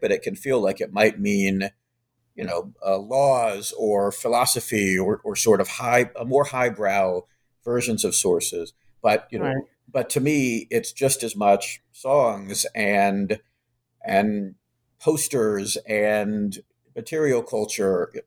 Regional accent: Charlottesville, Virginia, United States; I grew up in Charlottesville, which, as we all know, for the last few years is such a contested space of historical representation.

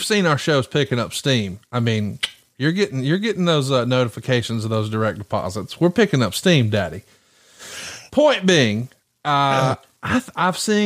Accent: Alabama, United States; listen, I'm from Alabama, born and raised. I don't hear myself with an accent. Occasionally a word will slip out and I'll be like, "Ooh, that sounds a little country."

